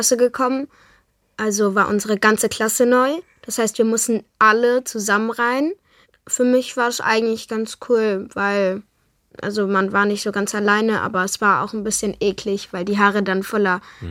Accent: Berlin, Germany; Ich komme ja eigentlich aus Berlin

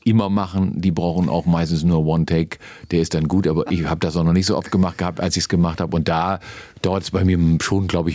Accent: Achim, Lower Saxony, Germany; Nee, ich komme aus Achim-Baden.

